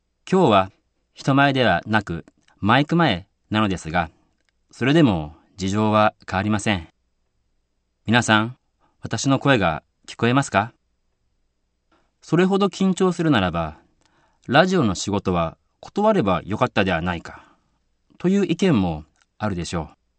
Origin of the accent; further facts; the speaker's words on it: Hitachi, Ibaraki, Japan; 私の地元である日立市は震度6強というとても大きな地震が起こりました。